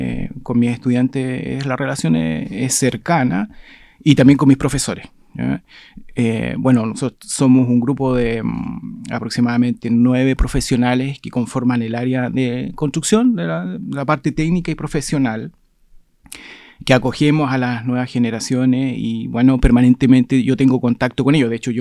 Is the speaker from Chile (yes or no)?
yes; Osorno, Los Lagos, Chile; Yo soy oriundo de Osorno, soy de profesión ingeniero civil industrial